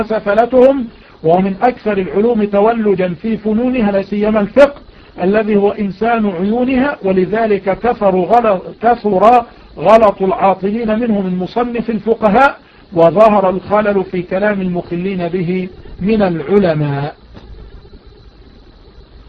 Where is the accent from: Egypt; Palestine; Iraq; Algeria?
Egypt; also born or lived in Yemen; وأنا عشت باليمن 15 عاما، فأنا يمني مصري، يعني أنا يمني مصري.